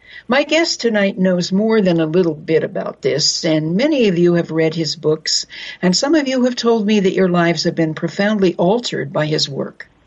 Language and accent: English; Boulder, Colorado, United States; the University of Colorado at Boulder, a little plug here from my hometown.